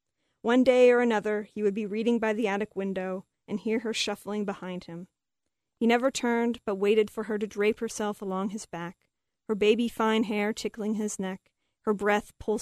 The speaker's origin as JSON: {"language": "English", "region": "Kansas", "country": "United States", "tie": "born or raised there", "said": "I grew up in Kansas, and this is where the book is set."}